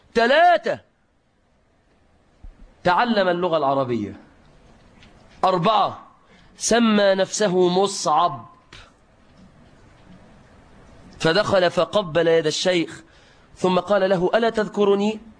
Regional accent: Egypt; طبعاً ده لو عندنا في مصر كان يقول له

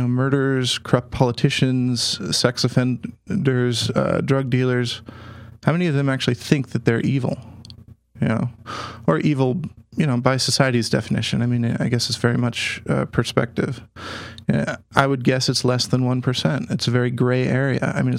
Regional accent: Phoenix, Arizona, United States; now in Ashland, United States; mind you, I live in Ashland, so the concept of that is pretty difficult for me to grasp. Of course, I grew up in Phoenix, Arizona, and I guess that's a little bit easier.

